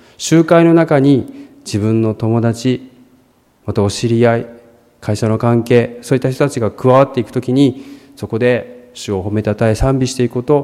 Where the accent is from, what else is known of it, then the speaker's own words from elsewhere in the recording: Shimane, Japan; 私は島根の出身ですので、島根では教会が本当に少ないんですね。神社や寺も多いです。クリスチャンになってからです。